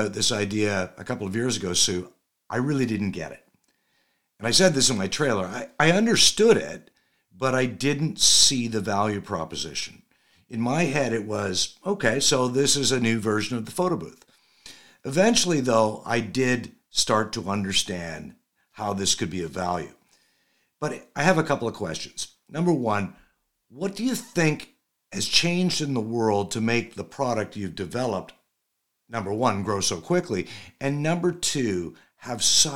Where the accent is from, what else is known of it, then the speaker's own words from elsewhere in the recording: Toronto, Ontario, Canada; I know for me growing up in Toronto, we had them at the Canadian National Exhibition.